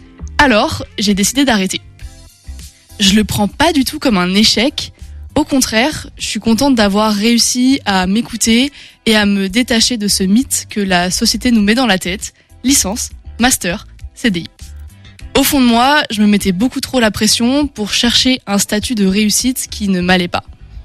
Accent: Saint-Gilles-Croix-de-Vie, Pays de la Loire, France; also born or lived in Angers; now in Paris, France; Je suis une fille qui vient de la mer. Avant d'être sur Angers, j'ai grandi en Vendée dans la petite ville de Saint-Gilles-Croix-de-Vie. J'ai été éduquée au bord de la mer

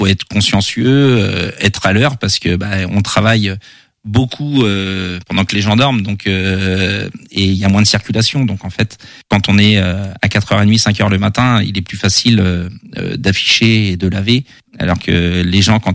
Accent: Trélazé, Pays de la Loire, France; now in Cornet, France; j'ai toujours habité dans la région angevine, effectivement, à Trélazé pendant 40 ans et depuis maintenant quelques années sur Cornet.

